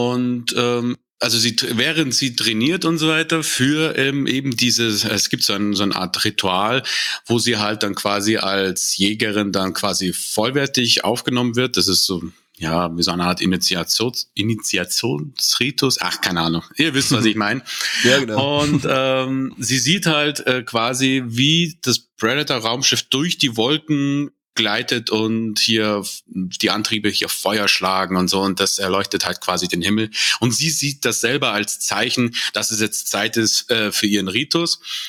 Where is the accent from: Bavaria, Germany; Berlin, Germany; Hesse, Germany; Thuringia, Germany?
Bavaria, Germany; Munich; born there; Also geboren bin ich 1986 in München